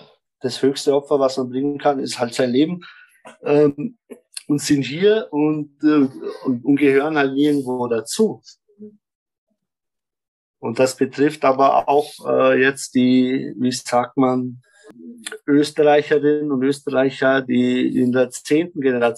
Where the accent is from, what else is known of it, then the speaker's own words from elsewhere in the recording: Germany; now in Vienna, Austria; ich komme aus Deutschland hierher